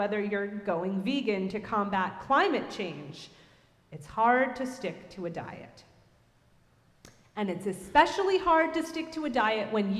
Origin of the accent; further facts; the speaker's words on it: New York City, New York, United States; I like to blame it on growing up in New York City